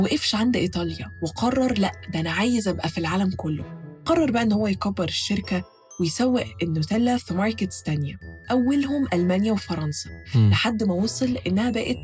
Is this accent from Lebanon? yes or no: no; Egypt; بس دي مش عندنا في مصر